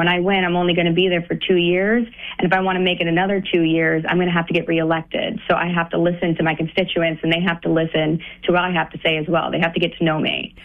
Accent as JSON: {"language": "English", "town": "Kingston", "region": "New York", "country": "United States", "tie": "born or raised there", "said": "I'm from Kingston, New York. I live here. I work here, born and raised."}